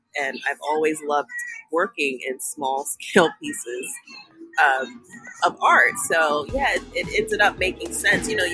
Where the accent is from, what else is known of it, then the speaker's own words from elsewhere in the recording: New York City, New York, United States; now in Los Angeles, United States; I'm from New York City. And New York is completely different than when I grew up there.